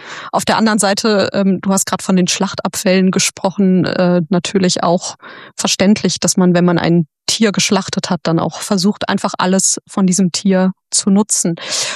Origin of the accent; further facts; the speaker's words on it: Cologne, North Rhine-Westphalia, Germany; Obwohl ich jetzt natürlich als Kölnerin sagen muss